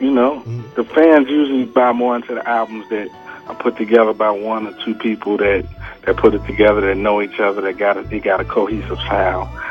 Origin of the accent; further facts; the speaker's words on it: Chicago, Illinois, United States; I'm from Chicago. I know what it is.